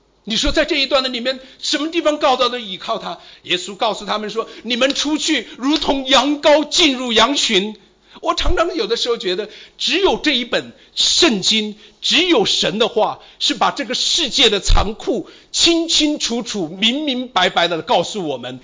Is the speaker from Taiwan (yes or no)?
no; China; 我来自一个小的农村